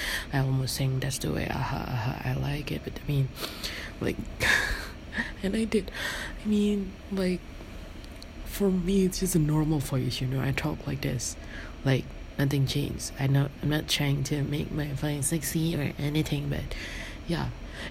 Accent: Indonesia; English is a second language; Everyone gets asking me whether I went to like international school or not, because I don't speak like most Indonesians speak

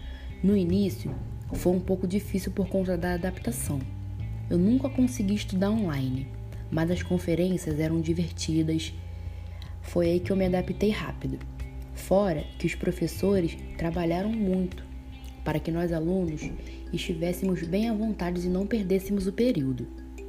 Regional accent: Nilópolis, Rio de Janeiro, Brazil; tenho 21 anos, sou de Nilópolis, Baixada Fluminense, Rio de Janeiro.

